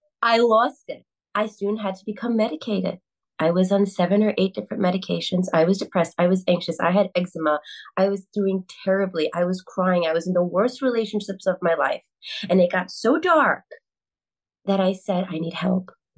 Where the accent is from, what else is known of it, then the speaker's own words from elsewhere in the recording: Bronx, New York, United States; born there; And I'm a Puerto Rican woman. I was born in the Bronx.